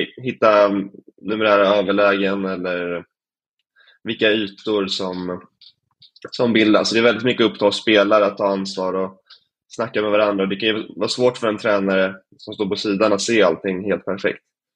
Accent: Stocksund, Stockholm County, Sweden; also born or lived in Djursholm; även när jag var ung i Stocksund och Djursholm spelade vi på gräs från jag var 13 till...

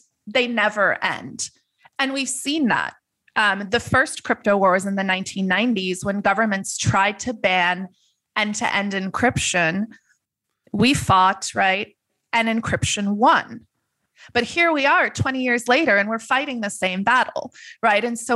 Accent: Netherlands; English is a second language; When I was a kid growing up in Holland

